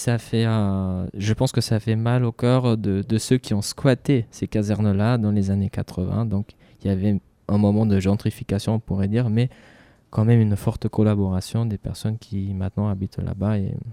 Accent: Freiburg, Baden-Württemberg, Germany; French is a second language; moi, je viens de Fribourg, en Allemagne, et pendant 4 ans ou 5 ans, j'ai habité dans un quartier qui s'appelle Vauban.

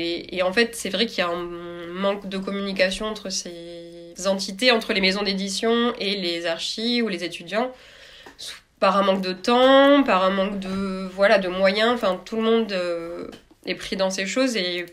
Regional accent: Albi, Occitanie, France; also born or lived in Paris; Moi, j'ai travaillé pas mal d'années à Paris, mais sinon, je viens pas du tout de Paris. Je viens d'Albi à côté de Toulouse.

